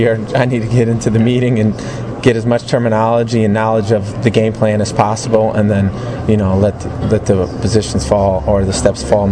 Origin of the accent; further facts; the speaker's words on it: Connecticut, United States; I'm from Connecticut, so the local teams are either going to be the Giants, the Jets, and the Patriots.